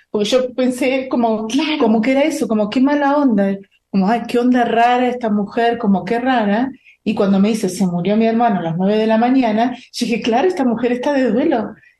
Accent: Argentina; sí, traemos yerba, somos argentinas.

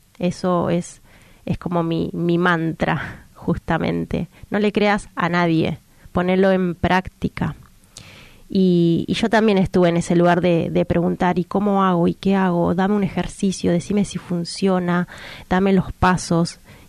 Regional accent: Moreno, Buenos Aires Province, Argentina; yo soy de Moreno, provincia de Buenos Aires, para los que conocen Argentina.

